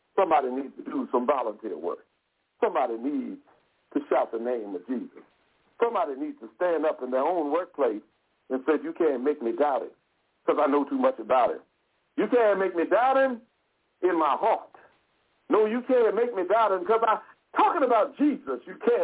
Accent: United States; I, as an American, look and see the test scores from across the world. When I was growing up, they told me we were the greatest nation in the world.

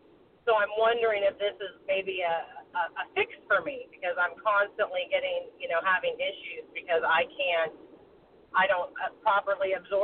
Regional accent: Joanna, South Carolina, United States; from South Carolina, Joanna, South Carolina.

